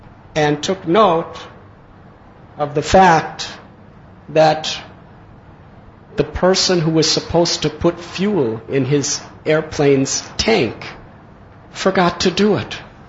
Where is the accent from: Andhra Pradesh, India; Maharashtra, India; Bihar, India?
Maharashtra, India; Mumbai; And I was not accustomed to such fast driving because I'm from Bombay. Where can you drive 250?